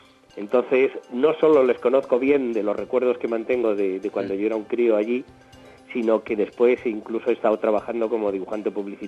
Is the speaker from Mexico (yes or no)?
no; Switzerland; todas de la zona donde yo me crié en Suiza, que es la zona que linda con Austria y con Alemania, debajo del lago Constanza